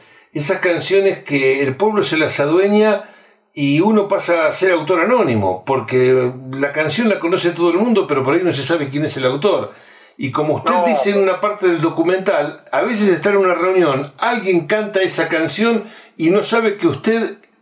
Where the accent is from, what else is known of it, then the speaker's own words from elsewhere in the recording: La Plata, Buenos Aires Province, Argentina; Y la vida en algún momento lo lleva a mi ciudad natal, lo lleva a La Plata, a estudiar.